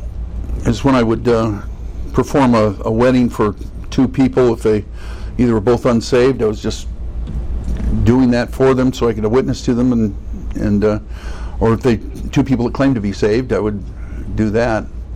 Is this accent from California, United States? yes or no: yes; Sacramento, California, United States; But anyway, I grew up in Sacramento.